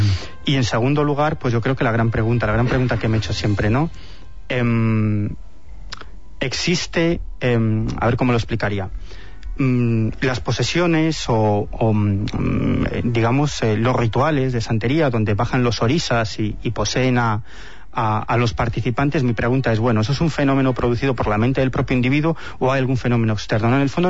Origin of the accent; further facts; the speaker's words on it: Galicia, Spain; Soy gallego, ya sabes. Estoy acostumbrado a esto.